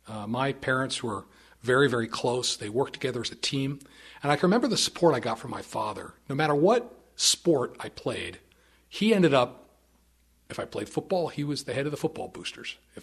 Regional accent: Pennsylvania, United States; Well, I grew up on the East Coast.

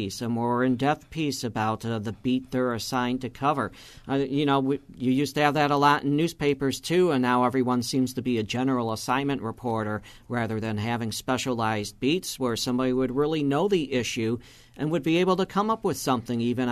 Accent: Chicago, Illinois, United States; I grew up in the Chicago area, and when I go back up there, I'm really disappointed to watch the TV news up there.

